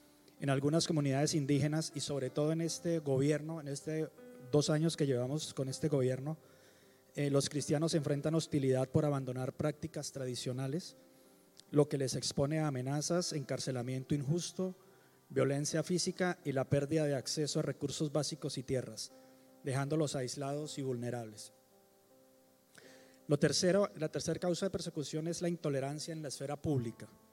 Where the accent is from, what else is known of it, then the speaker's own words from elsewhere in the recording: Colombia; somos colombianos y queremos estar orando por algunas cosas